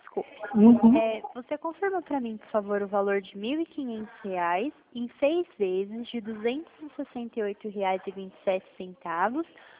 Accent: Delfim Moreira, Minas Gerais, Brazil; also born or lived in São Paulo; Eu sou mineira também, de crescer em Minas. Mas eu nasci em São Paulo e cresci na cidade de Minas, em Delfim Moreira.

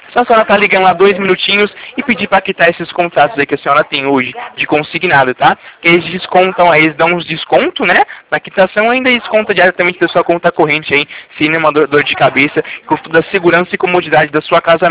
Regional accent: Itatiba, São Paulo, Brazil; Eu sou aqui da Poupa Cred … aqui de interior, Itatiba, interior de São Paulo

